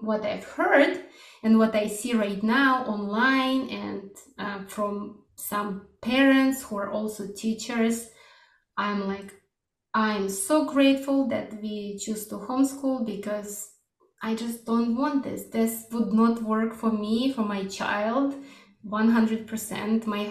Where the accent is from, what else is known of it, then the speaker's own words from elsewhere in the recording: Russia; born there; English is a second language; since I was born in Russia